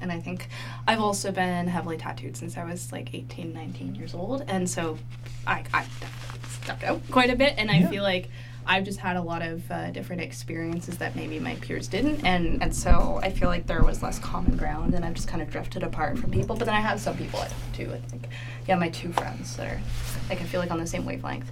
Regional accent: Surrey, British Columbia, Canada; now in Vancouver, Canada; growing up in Surrey, I live in East Van now. Mm-hmm. I've not lived in Surrey for a long time. I lived in Kelowna very briefly

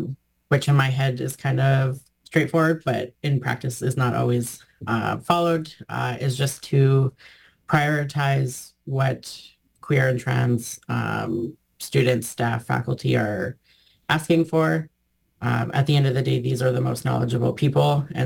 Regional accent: Alberta, Canada; And then I'm also from Alberta

